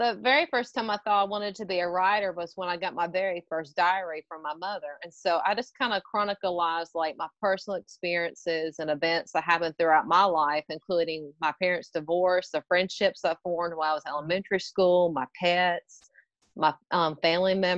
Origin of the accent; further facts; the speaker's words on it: McCormick, South Carolina, United States; I am from McCormick, South Carolina. I am a graduate of Abbeville High School